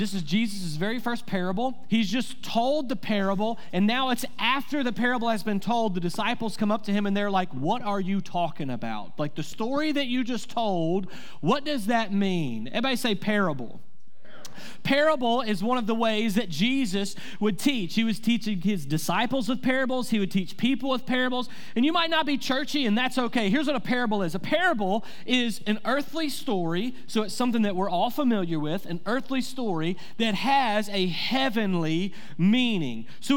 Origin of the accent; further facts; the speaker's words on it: United States; I'm an American. I live in America.